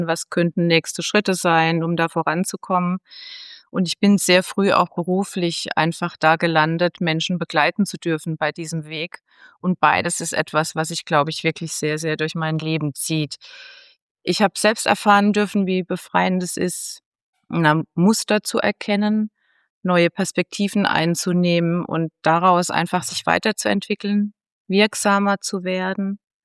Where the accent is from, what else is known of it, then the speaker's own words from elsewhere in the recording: Rhineland-Palatinate, Germany; hast du schon gesagt. Ich bin ein Pfälzer Kind. Ich wohne in der Pfalz an der schönen Weinstraße.